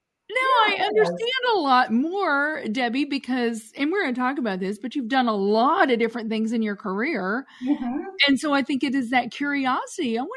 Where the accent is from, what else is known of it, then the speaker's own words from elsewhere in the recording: Paducah, Kentucky, United States; I was born and raised in Paducah, Kentucky.